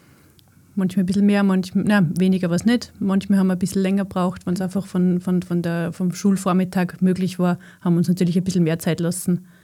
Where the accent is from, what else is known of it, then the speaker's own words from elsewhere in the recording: Aussee, Styria, Austria; Wir sind beide in Aussee aufgewachsen.